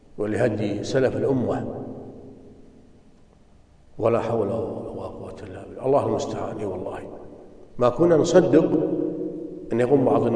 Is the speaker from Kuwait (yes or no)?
yes; Kuwait; لما بعض الناس اللي عندنا في الكويت الكويتيون ذهبوا إلى بلدة جارة قريبة